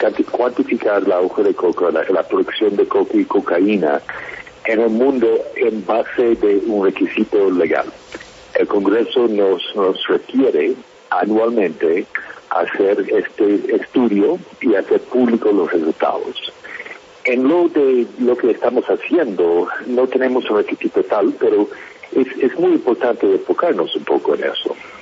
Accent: United States; acá en Colombia y también en mi país, en Estados Unidos

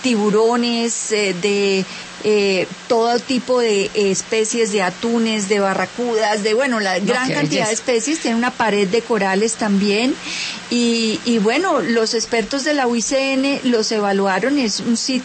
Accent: Colombia

